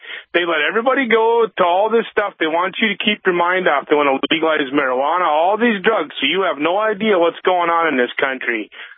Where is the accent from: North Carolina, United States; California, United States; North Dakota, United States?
North Dakota, United States; Yeah, I'm from Pingin, North Dakota.